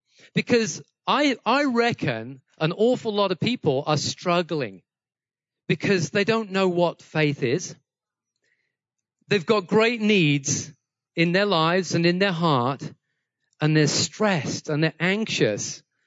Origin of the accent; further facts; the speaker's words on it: United Kingdom; And of course, you know, I'm a Brit.